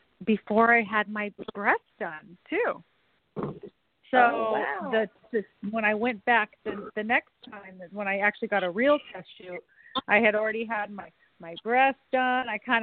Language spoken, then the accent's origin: English; California, United States; I was living here at the time. So but I grew up in Northern California.